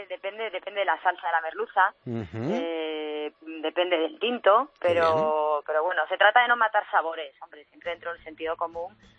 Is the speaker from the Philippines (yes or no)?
no; Galicia, Spain; Yo soy gallega y siempre tiro mucho para la tierra